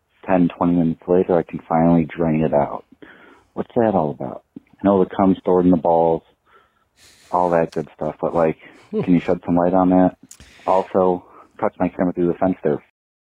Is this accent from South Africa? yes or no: no; Wisconsin, United States; I'm a mommy from Wisconsin